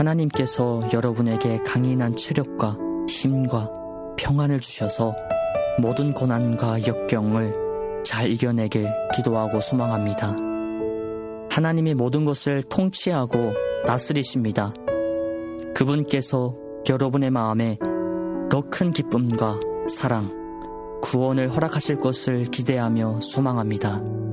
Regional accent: North Korea; now in South Korea; 우리 고향에 계시는 북조선 성도님들

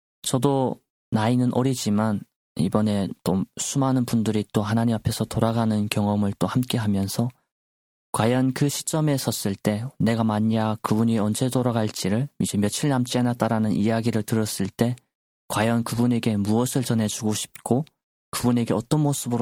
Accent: North Korea; now in South Korea; 저 북한 땅에 우리 고향에도 소망이 있는 것 같고요.

